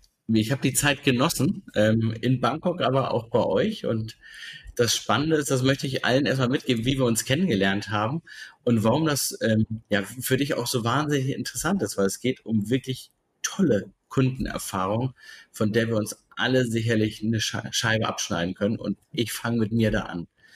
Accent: Germany; ich bin Deutscher

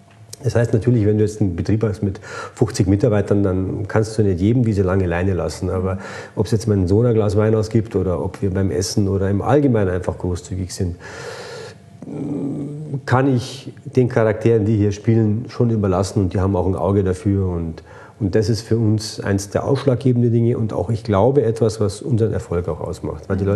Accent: Croatia; ich fühle mich auch dementsprechend als Kroate.

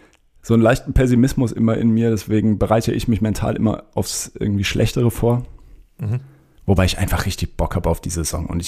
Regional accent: Mannheim, Baden-Württemberg, Germany; born there; Aber ich als gebürtiger Mannheimer habe jetzt keinen besonderen Drang zu Ebbelwoi.

